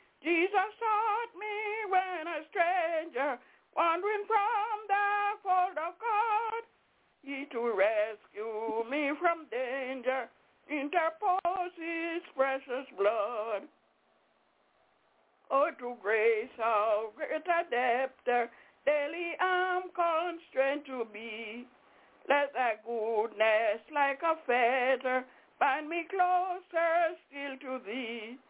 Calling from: Albany, New York, United States; Good afternoon. … I'm calling from Albany.

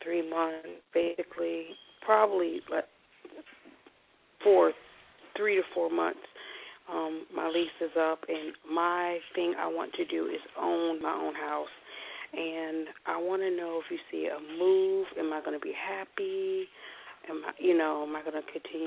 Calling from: Silver Springs, Florida, United States; Sister Springs, Florida. It's like near Ocala.

